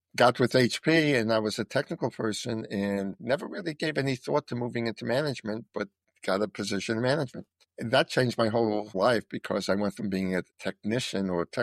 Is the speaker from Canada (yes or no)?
no; Brooklyn, New York, United States; born there; So I was born in Brooklyn, New York, middle class Jewish family. My grandparents came from Russia. My mother was actually born in Poland.